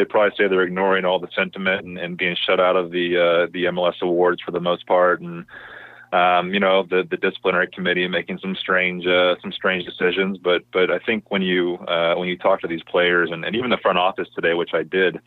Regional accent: Kansas, United States; I'm from Kansas. So are you.

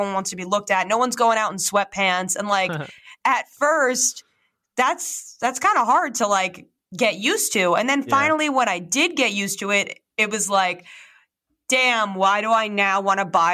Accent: New Jersey, United States; And I'm from New Jersey originally. So, I mean, I had gone away to college, but it was still on the East Coast.

